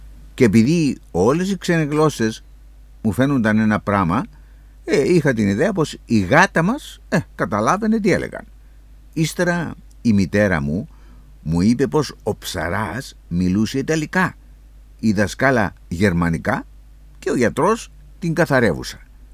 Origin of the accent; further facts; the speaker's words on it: Kyrenia, Kyrenia District, Cyprus; επειδή κατάγομαι από την Κερίνια εγώ